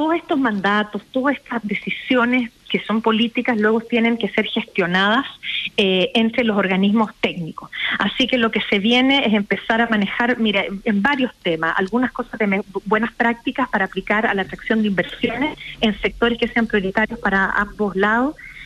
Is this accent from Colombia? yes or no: no; Chile; de diálogo en la diversidad de lo que somos los chilenos